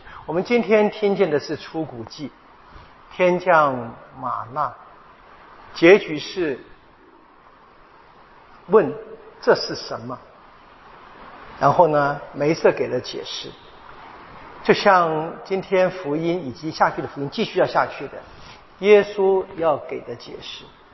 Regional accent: Taiwan; 特别我在眷村里面长大嘛，这印象非常深啊

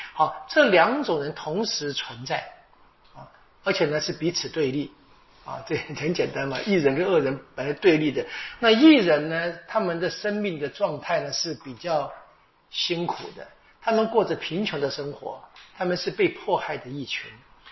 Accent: Taiwan; 我们台湾话说怎么样

